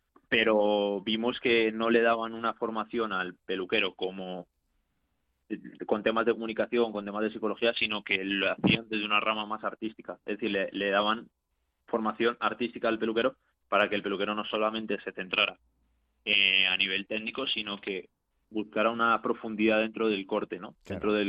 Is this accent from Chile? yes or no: no; Colombia; mi familia, somos de Colombia, entonces sí. Hace 2 años y medio fuimos a Colombia